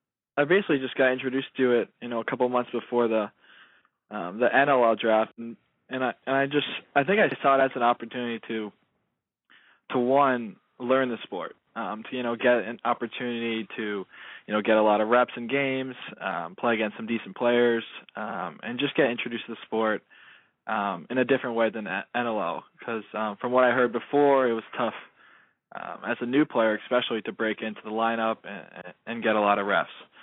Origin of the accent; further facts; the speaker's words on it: Simsbury, Connecticut, United States; Oh, I'm from Simsbury, Connecticut, and that's actually the same town that my high school was located in.